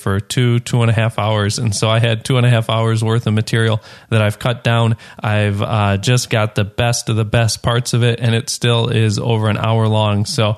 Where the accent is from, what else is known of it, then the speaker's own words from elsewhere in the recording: Detroit, Michigan, United States; Mike is from my hometown of Detroit, lives outside Detroit where I grew up